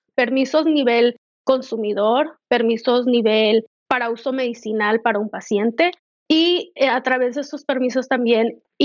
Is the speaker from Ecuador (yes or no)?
no; Los Angeles, California, United States; also born or lived in Colorado; yo nací y fui criada en Los Ángeles, pero mis padres decidieron irse a Denver, Colorado. Y en aquel tiempo yo ya ejercía mi carrera aquí en Los Ángeles. No veía necesario ese cambio, pero me pegó mamitis y papitis y me fui.